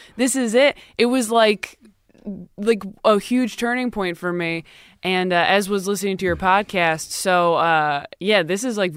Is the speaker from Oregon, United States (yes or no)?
no; California, United States; I live here. I'm from California.